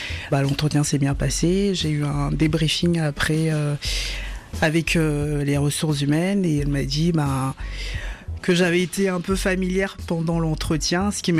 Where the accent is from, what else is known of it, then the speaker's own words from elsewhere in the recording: Côte d’Ivoire; Je viens de la Côte d'Ivoire.